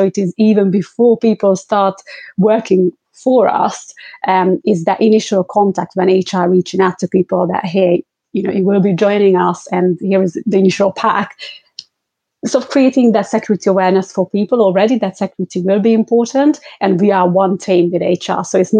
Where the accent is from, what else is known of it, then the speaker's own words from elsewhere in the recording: London, United Kingdom; So I'm from London